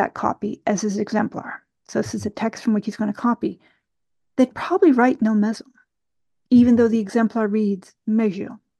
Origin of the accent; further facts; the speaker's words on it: Canada; So imagine me as a Canadian, I'm going to copy out a passage from your novel